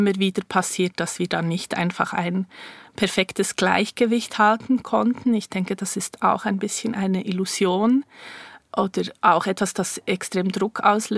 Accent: Bern, Switzerland; Ich bin im Altenbergquartier aufgewachsen, gerade an der Aare.

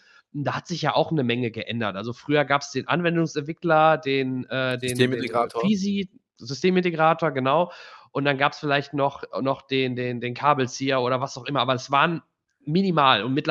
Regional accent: Soest, North Rhine-Westphalia, Germany; komme aus Soest, bin dort auch geboren, gebürtiger Soester.

